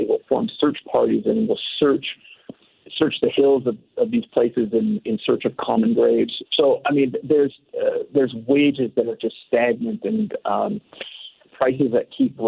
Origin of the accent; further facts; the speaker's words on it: Canada; As a Canadian, I think we're all pretty lucky